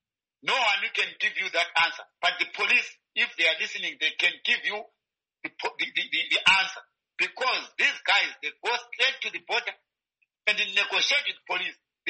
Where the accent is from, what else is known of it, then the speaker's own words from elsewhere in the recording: South Africa; I'm a South African zonga that you want to go home.